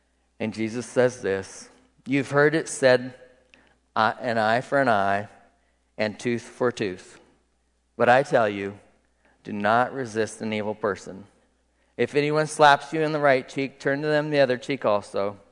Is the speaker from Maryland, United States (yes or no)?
no; Prairie City, Iowa, United States; I grew up in Prairie City, right?